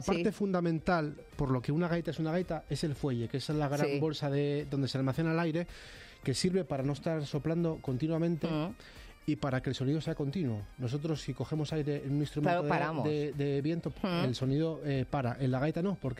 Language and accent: Spanish; Asturias, Spain; Concretamente en Asturias, de donde yo soy, evolucionó desde finales de los 70 a principios de los 80